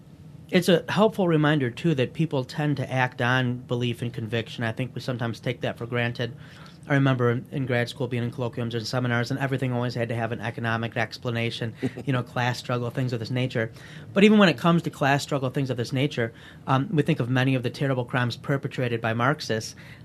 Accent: Livonia, Michigan, United States; We'll go with Livonia, my hometown.

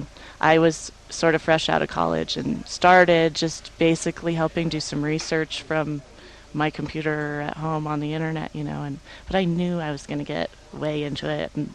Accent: Santa Fe, New Mexico, United States; we're from Santa Fe

